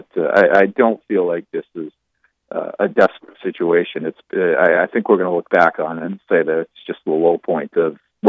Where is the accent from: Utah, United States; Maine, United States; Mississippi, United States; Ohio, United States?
Maine, United States; Bath; I grew up in Bath